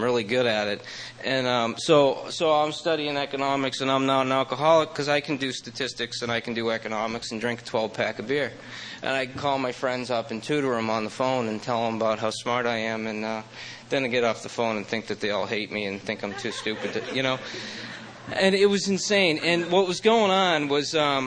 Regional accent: Massachusetts, United States; I loved Maine because I grew up in Massachusetts where you can't do anything.

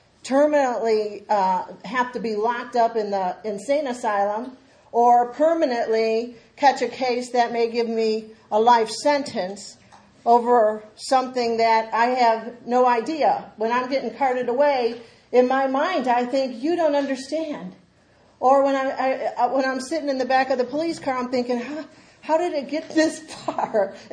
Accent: United States; I was born and raised over in Skid Row, West 25th.

